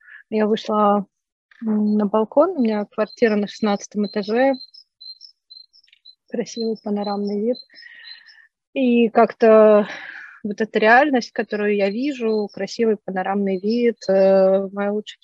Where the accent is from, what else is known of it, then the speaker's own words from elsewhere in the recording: Ukraine; moved away as an adult; А сейчас, когда я уехала из Украины, в таких обстоятельствах не особо ценно стало говорить, что я украинка.